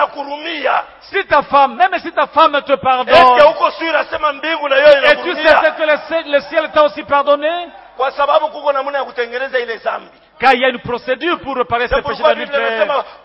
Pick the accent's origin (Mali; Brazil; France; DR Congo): DR Congo; Likasi, Haut-Katanga; Non, je suis de Likasi. Je suis villageois de Likasi.